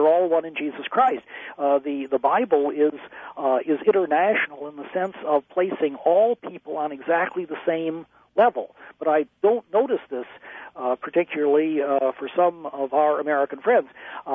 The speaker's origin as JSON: {"language": "English", "country": "United Kingdom", "said": "I happen to be a bit of an imperialist, not merely because I'm also a British citizen"}